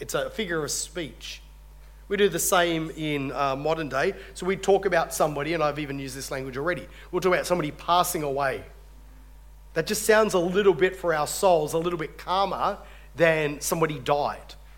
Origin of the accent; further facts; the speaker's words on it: Lithgow, New South Wales, Australia; also born or lived in Lake Macquarie; in Lithgow, where I grew up part of my childhood, my dad was a copper growing up, so I was born on Lake Macquarie, my sister was born in Gilgandra